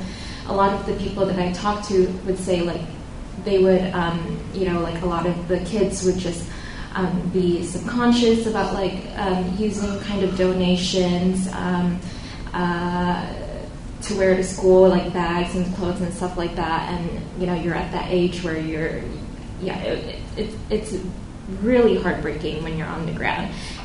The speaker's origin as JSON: {"language": "English", "town": "Saipan", "country": "Northern Mariana Islands", "tie": "born or raised there", "said": "this super typhoon Yutu, I don't know if any of you heard of it, basically pummeled my hometown of Saipan."}